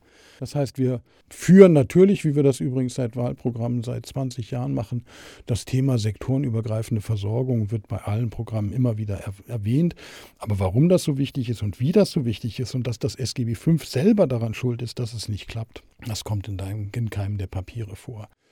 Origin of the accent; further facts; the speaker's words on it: Berlin, Germany; weil ich es gewissermaßen selbst miterlebt habe als Berliner